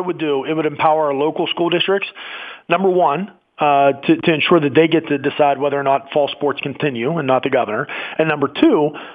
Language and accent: English; Mount Pleasant, United States; In my hometown, Mount Pleasant